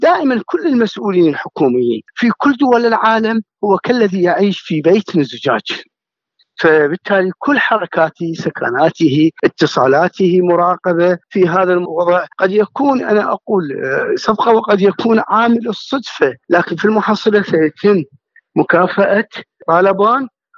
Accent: Iraq; وهذا حصل عندنا في العراق

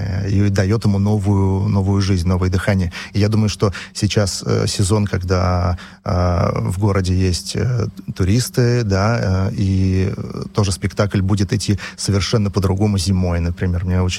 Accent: Saint Petersburg, Russia; Я из Петербурга, и там совершенно другой зритель

